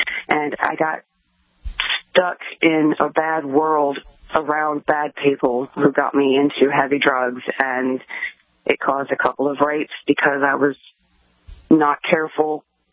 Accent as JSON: {"language": "English", "region": "Wisconsin", "country": "United States", "tie": "born or raised there", "moved": "as an adult"}